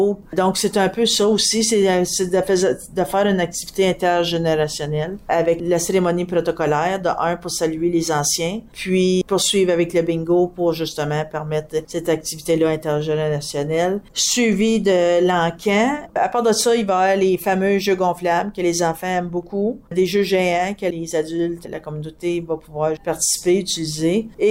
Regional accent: Saint-Albert, Ontario, Canada; j'ai fait un lien automatique avec mon village d'origine, Saint-Albert

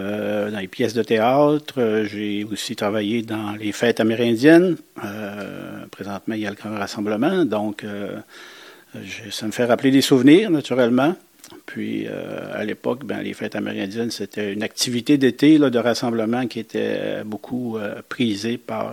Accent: Mashteuiatsh, Quebec, Canada; born there; Je suis né ici à Mashtuiats. … … qui a aussi une ascendance de Pessamiolo.

